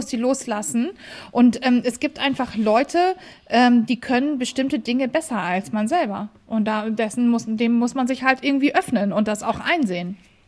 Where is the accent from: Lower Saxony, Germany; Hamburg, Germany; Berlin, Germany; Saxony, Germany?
Hamburg, Germany; wir sind Hamburger Kaufleute.